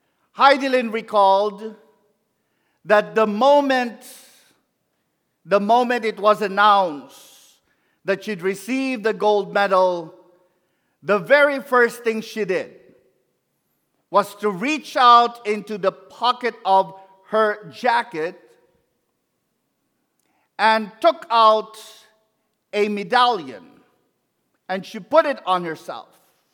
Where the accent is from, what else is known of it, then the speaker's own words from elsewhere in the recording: Philippines; I share that with you because I'm Filipino.